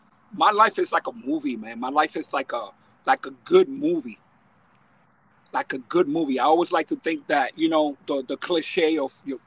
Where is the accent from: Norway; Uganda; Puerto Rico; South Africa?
Puerto Rico; also born or lived in Dominican Republic; I was born in Dominican Republic, youngest of five. Very poor, just like you see on TV. None of that stuff on TV is fake. just dirt poor. No dad around, just a mom. And at a young age, we moved to the island of Puerto Rico